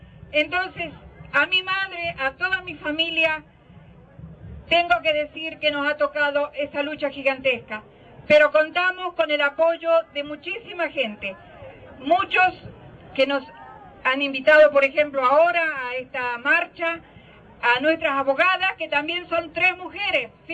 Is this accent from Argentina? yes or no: yes; La Rioja, Argentina; Vengo de La Rioja.